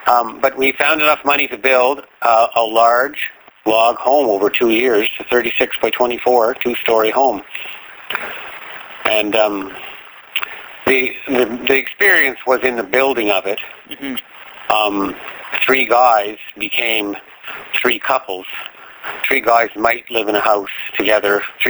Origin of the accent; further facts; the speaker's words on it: Montreal, Quebec, Canada; I grew up in Quebec, in Montreal.